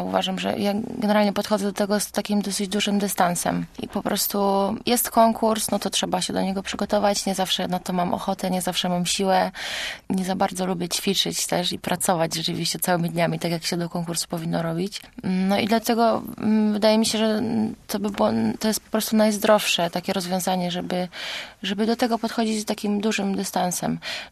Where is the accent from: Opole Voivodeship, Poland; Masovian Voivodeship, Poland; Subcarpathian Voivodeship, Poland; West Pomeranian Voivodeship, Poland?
West Pomeranian Voivodeship, Poland; Goleniów; Z Goleniowa. To jest miasteczko w pobliżu Szczecina.